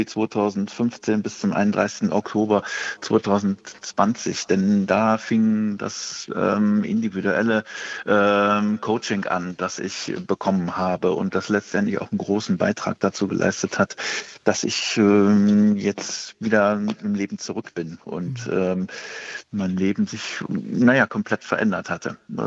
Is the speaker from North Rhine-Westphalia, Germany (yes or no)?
yes; Cologne, North Rhine-Westphalia, Germany; now in Berlin, Germany; Bin aus Köln weggegangen, bin nach Berlin gekommen und muss sagen, also Berlin wollte ich früher nie hin und es ist einfach eine geniale Stadt.